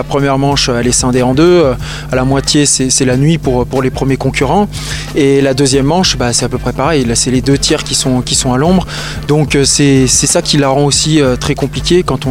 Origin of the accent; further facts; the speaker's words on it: France; en tant que Français surtout, de gagner